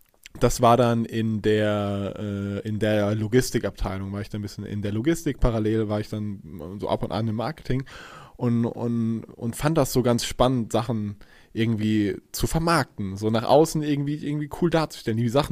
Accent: Rhineland-Palatinate, Germany; ich komme ursprünglich aus dem Westerwald, das ist in Rheinland-Pfalz, super Gegend, wunderschön.

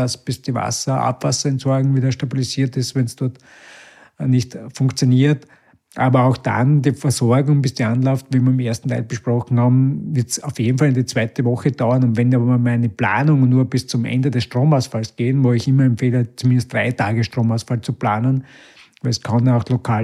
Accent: Styria, Austria; in meiner Heimatgemeinde in der Südoststeiermark

